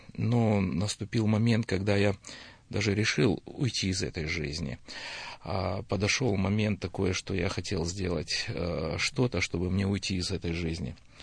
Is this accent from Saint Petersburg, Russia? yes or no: no; Budyonnovsk, Stavropol Krai, Russia; moved away as an adult; now in United States; 5 детей, трое внуков, и вообще приехал я из Ставропольского края, города Буденновска. Ну, уже вот 14 лет живу здесь, в Америке.